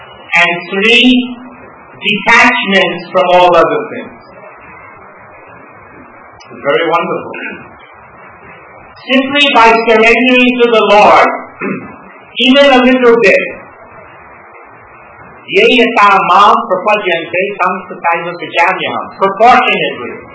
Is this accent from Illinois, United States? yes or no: no; New York, United States; I'm a skeptic. I'm from New York. I'm not simply going to accept because on some sentimental basis.